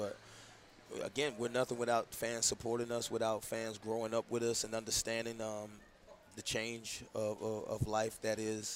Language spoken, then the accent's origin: English; St. Louis, Missouri, United States; Well, I mean, growing up in St. Louis, you know, baseball is like number one, you know.